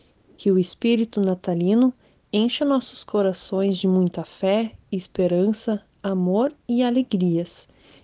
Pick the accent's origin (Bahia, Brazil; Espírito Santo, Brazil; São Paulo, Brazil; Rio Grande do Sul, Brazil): Rio Grande do Sul, Brazil; Santa Cruz do Sul; sou de Linha Andrade Neves, interior de Santa Cruz